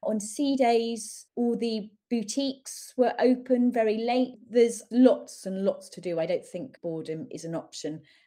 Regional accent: Watford, East of England, United Kingdom; I've just discovered we're both from the Watford area.

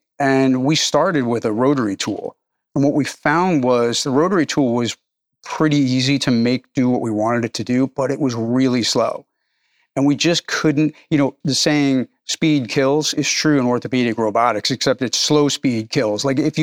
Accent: New York, United States; If you think about it like driving a subway car, I'm from New York

